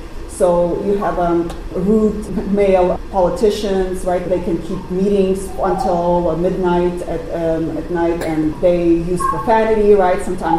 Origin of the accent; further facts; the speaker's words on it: Uzbekistan; Yeah, being kind of growing up in Uzbekistan and living there and working there and covering now Uzbekistan, yes.